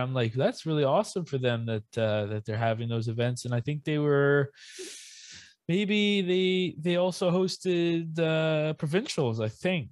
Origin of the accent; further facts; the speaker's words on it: Yarmouth, Nova Scotia, Canada; cause I'm from Yarmouth, which is only like 20 minutes away from Clare, a big, Acadian village. And so I've grown up